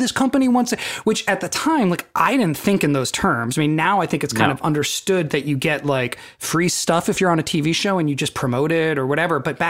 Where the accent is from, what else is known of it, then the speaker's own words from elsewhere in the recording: Santa Rosa, California, United States; it was right in my hometown in Santa Rosa, which is like right near where I grew up.